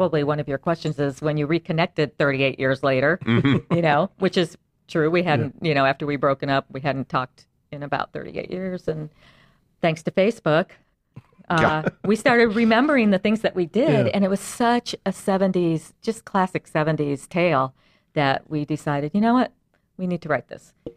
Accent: California, United States; And of course, I grew up in California where during the 60s and 70s, it's all straight blonde hair.

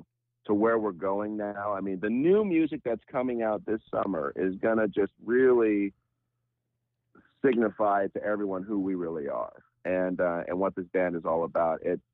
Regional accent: New Jersey, United States; Yeah. Yeah. I grew up, most of my life in Piscat

